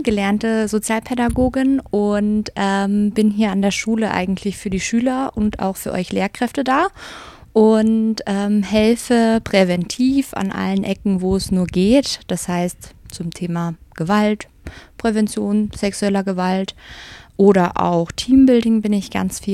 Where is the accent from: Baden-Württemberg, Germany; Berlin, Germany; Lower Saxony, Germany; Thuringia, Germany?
Thuringia, Germany; Heilbad Heiligenstadt; Ja, also ich bin in Heilbad-Heiligenstadt aufgewachsen in Nordthüringen und komme aus einer großen Familie und habe 4 ältere Geschwister